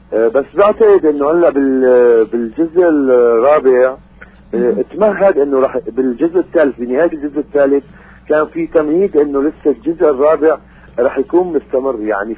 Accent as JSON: {"language": "Arabic", "town": "Aleppo", "region": "Aleppo Governorate", "country": "Syria", "lives_now": "Damascus, Syria", "said": "اول ما نزلت على الشام انا من حلب لباشر شغل بدمشق كممثل محترف"}